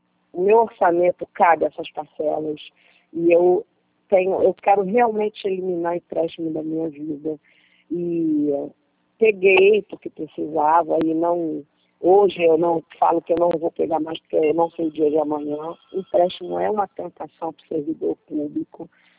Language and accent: Portuguese; Rio de Janeiro, Brazil; Eu estou em São Paulo. Eu sou do Rio, mas eu estou na pandemia em São Paulo